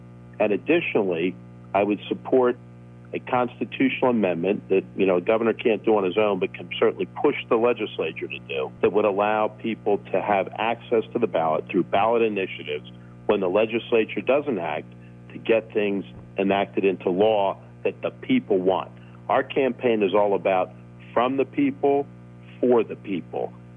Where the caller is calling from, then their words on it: Pittsburgh, Pennsylvania, United States; Today, I'm calling you from Pittsburgh.